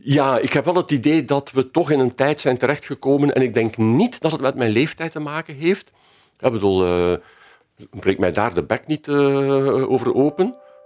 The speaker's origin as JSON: {"language": "Dutch", "town": "Ghent", "region": "East Flanders", "country": "Belgium", "tie": "born or raised there", "said": "ik ben geboren en getogen Gentenaar"}